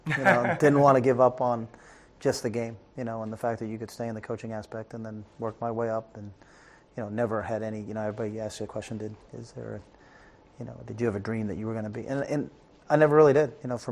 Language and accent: English; New England, United States; because I'm from New England